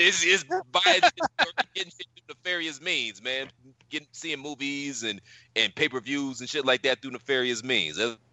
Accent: Cleveland, Ohio, United States; as a guy who literally was born and raised in Cleveland as a Cleveland dude

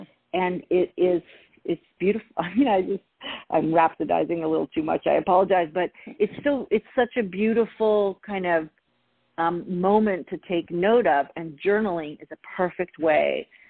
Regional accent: Canada; I grew up in Canada, so I have to say that I am definitely a person who loves four seasons.

